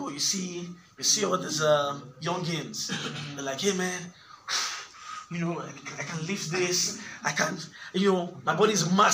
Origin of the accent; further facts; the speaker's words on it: Nigeria; English is a second language; Kenya, Zambia, South Africa, Nigeria, my home country.